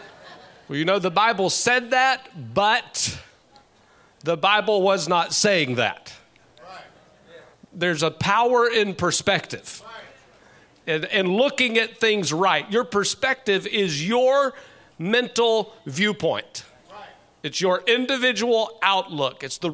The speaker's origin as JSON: {"language": "English", "region": "Louisiana", "country": "United States", "tie": "born or raised there", "said": "I was raised in Louisiana"}